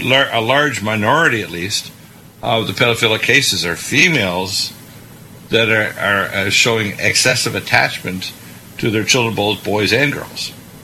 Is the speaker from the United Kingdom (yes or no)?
no; Canada; moved away as an adult; now in United States; I was raised in Canada, you know, and went to medical school there, and I came down to the States many, many years ago. And let me tell you, I'm an American.